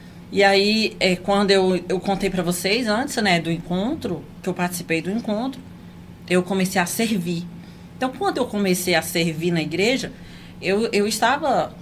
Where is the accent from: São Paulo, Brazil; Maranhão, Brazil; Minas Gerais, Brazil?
Maranhão, Brazil; Sítio Novo; now in Açailândia, Brazil; eu tenho 10 anos de Açailândia, né? Moro, vim a Açailândia há 10 anos. E eu nasci em Sítio Novo, Maranhão. Sou a filha primogênita, nasci no interior, fui criada na fazenda.